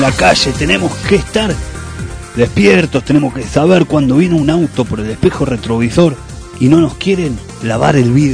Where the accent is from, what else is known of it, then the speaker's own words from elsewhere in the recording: Argentina; Somos argentinos que nos levantamos y como todos los días le damos inicio a la mañana